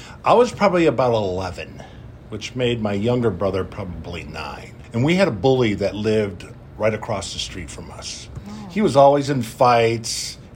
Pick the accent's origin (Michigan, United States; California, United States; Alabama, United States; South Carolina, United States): Michigan, United States; Detroit; I come from very, very humble beginnings. I grew up in Detroit. My dad was a welder. My mom was a waitress.